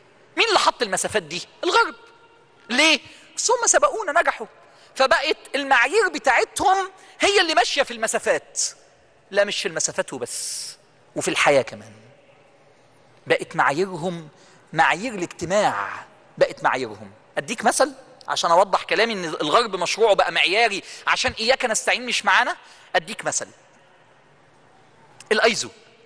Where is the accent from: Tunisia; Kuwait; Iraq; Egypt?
Egypt; حتى الولاد عندنا في مصر فانوس رمضان اللي بيلعبوا بيه ده جاي من بره.